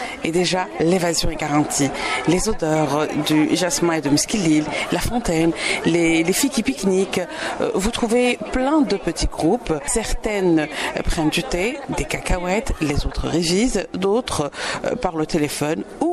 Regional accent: Sétif, Sétif Province, Algeria; Moi, je suis de Sétif.

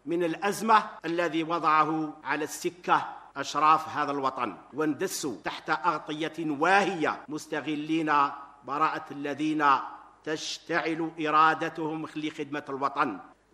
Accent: Algeria; ولا خيار لنا غير خيار الطريق التي تنجي بلادنا الجزائر

